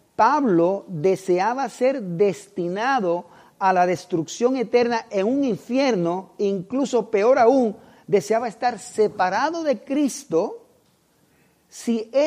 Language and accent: Spanish; Puerto Rico; Yo no sé, pero no sé usted, pero yo soy puertorriqueño. Y siempre aquí no hay muchos puertorriqueños.